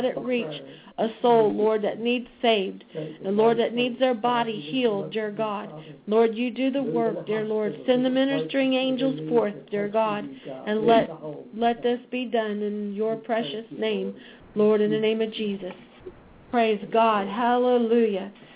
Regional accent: Springboro, Ohio, United States; And we're here from Springboro, Ohio.

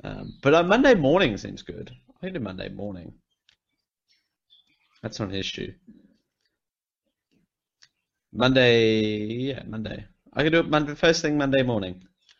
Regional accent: Australia; I'm Australian and live in Australia

